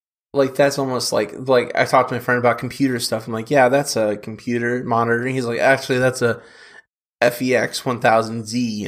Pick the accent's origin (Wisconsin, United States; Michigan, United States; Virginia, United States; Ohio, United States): Ohio, United States; like we mentioned before, we're both from Ohio. We grew up here.